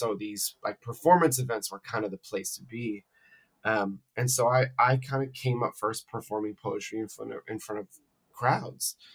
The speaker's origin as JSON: {"language": "English", "region": "California", "country": "United States", "tie": "born or raised there", "said": "As a teen, I got really into performance poetry in the Bay Area where I grew up. I grew up in the East Bay between kind of Berkeley and Oakland."}